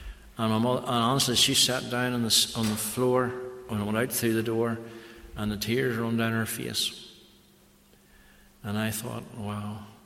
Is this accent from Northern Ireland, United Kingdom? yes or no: yes; Northern Ireland, United Kingdom; because I was from Ireland, they call me, the Americans like to make jokes of Irish people. But I says, I'm not Irish, I'm an Ulster man.